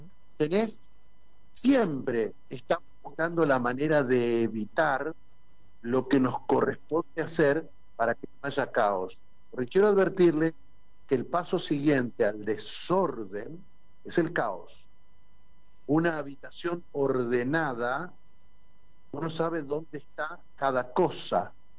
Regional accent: Argentina; en la República Argentina hasta se han escrito canciones respecto de cómo somos los argentinos

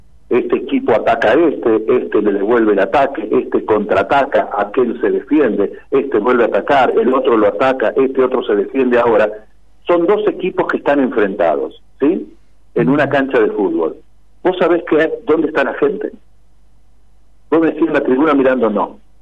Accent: Argentina; los únicos que pagamos el pato de todo esto somos el pueblo argentino

